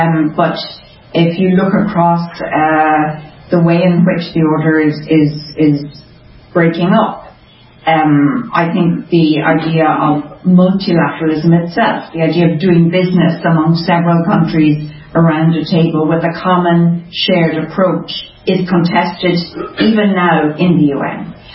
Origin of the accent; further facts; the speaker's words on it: Drogheda, Leinster, Ireland; somewhere I never thought growing up in Drogheda I could even imagine being